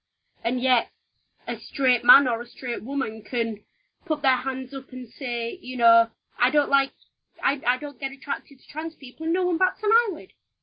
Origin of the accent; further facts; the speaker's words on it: the north of England, United Kingdom; It's my accent. I'm terrible. I'm sorry. I'm from the north of England and I forget sometimes that people just can't understand me.